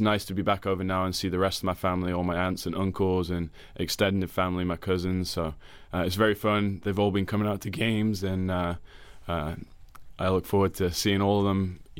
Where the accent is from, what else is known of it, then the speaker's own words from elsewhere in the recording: England, United Kingdom; accent: English; I raised my hand and asked a question in my English accent, and half the class turned around and thought we had a new student in the class.